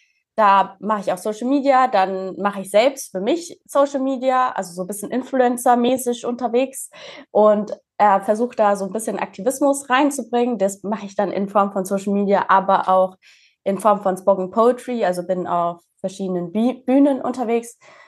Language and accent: German; Wiesbaden, Hesse, Germany; also born or lived in Gießen; now in Berlin, Germany; ich komme eigentlich aus Wiesbaden. Also ich sage immer, ich komme aus Wiesbaden, aber ich bin sehr, sehr oft umgezogen. Ich bin in Gießen geboren, bin voll oft, sehr, viel zu oft umgezogen in meinem Leben und dementsprechend die längste Stadt, in der ich gewohnt habe, ist Wiesbaden.